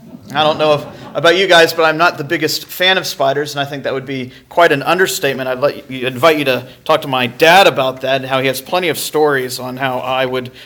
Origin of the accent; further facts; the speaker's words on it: Jacksonville, Florida, United States; I remember I'm from Jacksonville, Florida, from the deep south, probably about as far south as you go before you get back into northern territory.